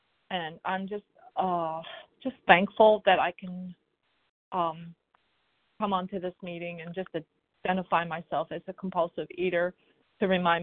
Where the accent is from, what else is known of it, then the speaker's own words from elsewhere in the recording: Pennsylvania, United States; I am from Pennsylvania, and I am a compulsive overeater.